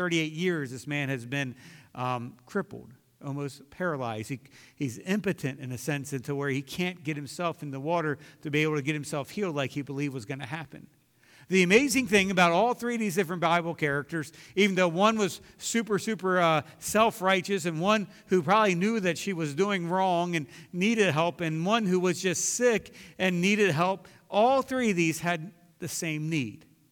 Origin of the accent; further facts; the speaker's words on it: Elkton, Maryland, United States; born there; I was born on August 27th, 1973, in Elkton, Maryland, at Union Hospital